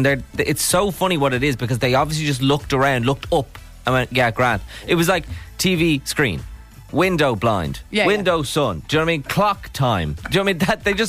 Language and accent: English; County Meath, Ireland; I'm from Meath